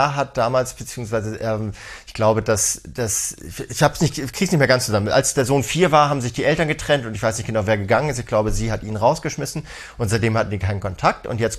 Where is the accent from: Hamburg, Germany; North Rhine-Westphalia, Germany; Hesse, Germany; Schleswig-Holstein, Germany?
Hamburg, Germany; Wir sind aus Hamburg. Ich habe noch nie in Berlin gelebt.